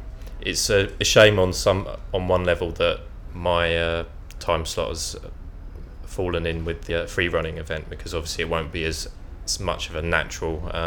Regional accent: Crayford, London, United Kingdom; I'm 27, and I come from Crayford, which is London Borough of Bexley.

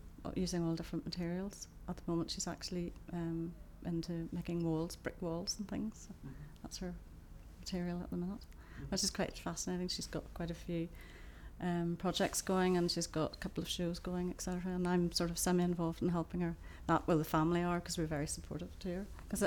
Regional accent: Belfast, Northern Ireland, United Kingdom; I was born in Northern Ireland, Belfast, and I've lived there for 50 odd years

